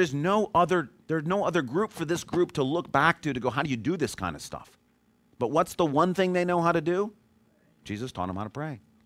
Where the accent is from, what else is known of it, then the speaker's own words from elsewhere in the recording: Michigan, United States; I grew up in Calvinist country, okay? West Michigan